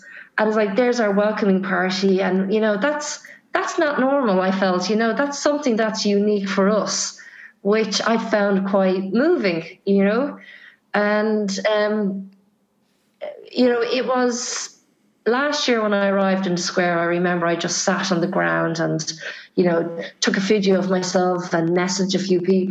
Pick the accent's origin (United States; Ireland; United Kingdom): Ireland; And, you know, as an Irish person, we describe rain in different ways because we're so used to rain